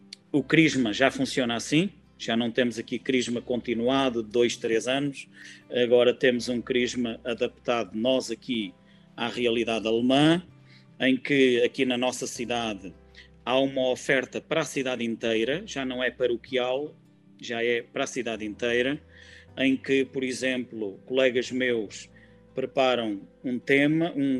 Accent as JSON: {"language": "Portuguese", "region": "Évora", "country": "Portugal", "moved": "as an adult", "said": "viemos de Évora, da bela cidade de Évora, e depois fomos nos instalando aqui"}